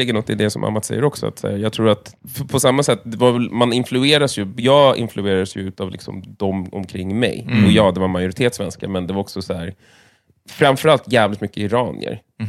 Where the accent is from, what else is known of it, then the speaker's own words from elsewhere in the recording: Vallentuna, Stockholm County, Sweden; also born or lived in Danderyd / Täby; Och sen så från 1-6 bodde jag i Täby. Och sen flyttade vi till Vallentuna.